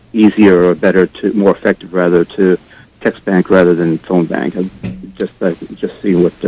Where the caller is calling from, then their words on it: Park Slope, New York, United States; calling from Park Slope.